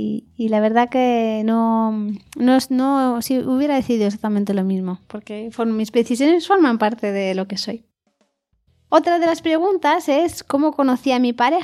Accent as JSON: {"language": "Spanish", "town": "Madrid", "region": "Community of Madrid", "country": "Spain", "tie": "born there", "said": "Nací en Madrid en 1983."}